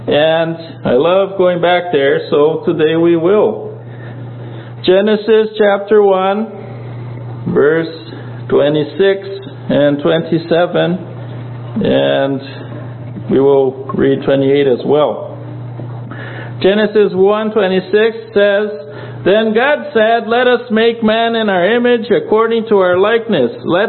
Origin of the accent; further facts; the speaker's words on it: Brazil; So we're in 7 boys, born and raised in Brazil. We do not have Brazilian blood at all. We're fake Brazilians.